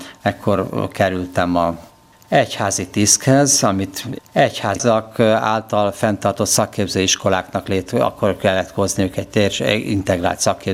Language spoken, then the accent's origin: Hungarian; Budapest, Hungary; Budai gyerek lennék, Adligeten születtem, egy munkás családban.